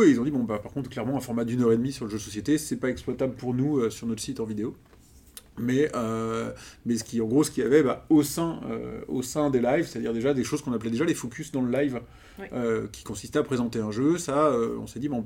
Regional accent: Rennes, Brittany, France; Donc nous on est rennais. Ouais. Ça se voit pas, on est à Rennes.

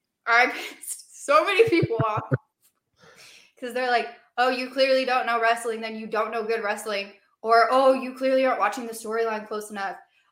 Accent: California, United States; I'm from the Bay Area, so automatically that's my girl.

